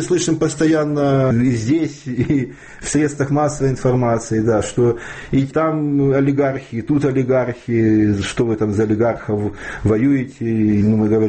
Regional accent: Kharkiv Oblast, Ukraine; Мы все из Харьковской области были.

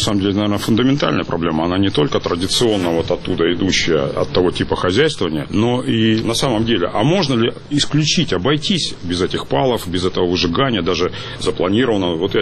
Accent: Far East, Russia; я вырос на Дальнем Востоке, отец был военным

